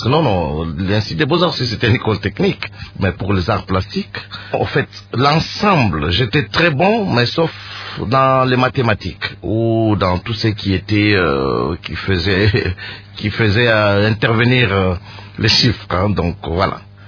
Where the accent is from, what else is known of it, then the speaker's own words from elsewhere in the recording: Lubumbashi, Haut-Katanga, DR Congo; also born or lived in Kinshasa; Oui, à Lubumbashi. J'ai grandi à Lubumbashi. Bon, et une partie aussi à Kinshasa.